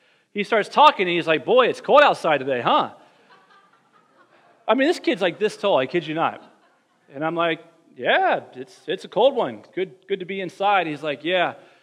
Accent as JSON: {"language": "English", "region": "Ohio", "country": "United States", "tie": "born or raised there", "said": "So as many of you know, I grew up in Ohio, and my wife is Floridian, born and raised."}